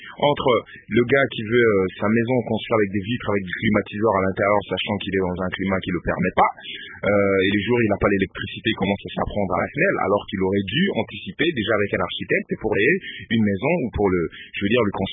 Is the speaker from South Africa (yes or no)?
no; Lodja, Sankuru, DR Congo; also born or lived in Kinshasa; d'où je viens, de mon village natal à Lodja, jusqu'à Kinshasa